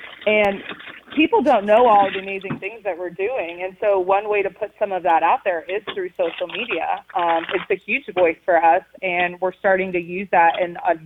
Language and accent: English; Florida, United States; Growing up in Florida, I fished, but I didn't experience hunting until I actually became a game warden.